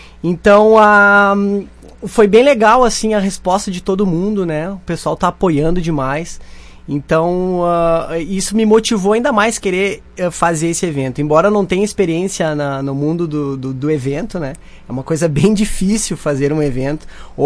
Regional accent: Caxias do Sul, Rio Grande do Sul, Brazil; Sim, sou de Caxias.

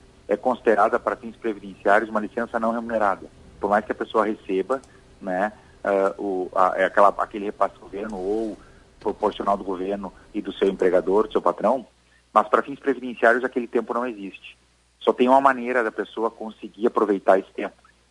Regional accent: Rio Grande do Sul, Brazil; também sou gaúcho, é um prazer aqui falar para esse povo maravilhoso, também além de trabalhar muito fora, mas confesso para ti que moro no Rio Grande do Sul, adoro o Rio Grande do Sul

